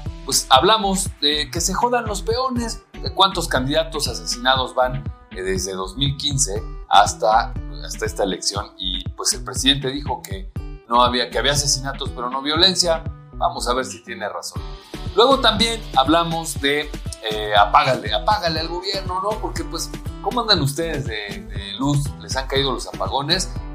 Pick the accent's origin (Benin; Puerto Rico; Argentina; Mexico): Mexico; la realidad que vivimos y percibimos como mexicanos